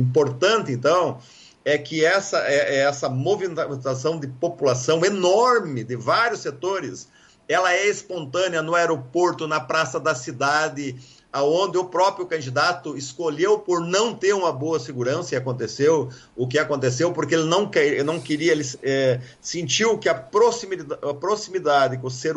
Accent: Passo Fundo, Rio Grande do Sul, Brazil; eu venho lá do Rio Grande do Sul, meu segundo grau, primeiro grau foi lá em Passo Fundo

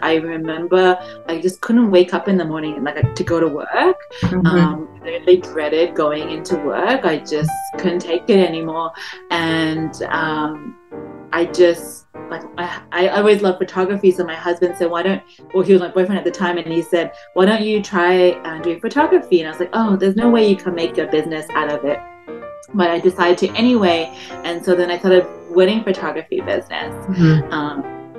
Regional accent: Melbourne, Victoria, Australia; now in Canada; So I grew up in Melbourne. I do remember, like, being very conscious that I was Asian, that I was like the other.

